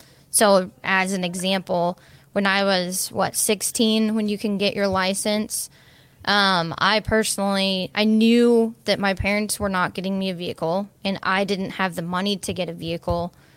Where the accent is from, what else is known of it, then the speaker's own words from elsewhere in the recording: Midwest, United States; growing up in the Midwest, I imagine it's kind of similar there